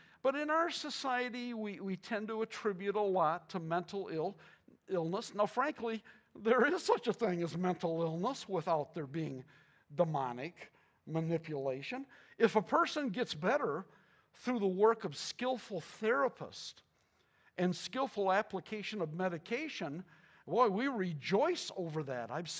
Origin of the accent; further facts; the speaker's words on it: Pontiac, Michigan, United States; I grew up in Pontiac